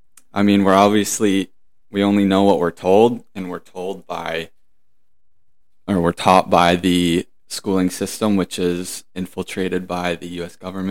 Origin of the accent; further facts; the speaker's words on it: East Bethel, Minnesota, United States; So East Bethel, Minnesota. Went to high school in Forest Lake with my fellow Zach Ruger here.